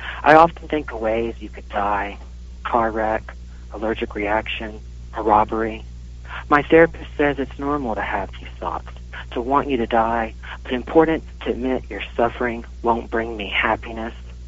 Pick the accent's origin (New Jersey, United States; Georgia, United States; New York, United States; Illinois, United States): Georgia, United States; I grew up in North Georgia country, kind of you be a man's man kind of thing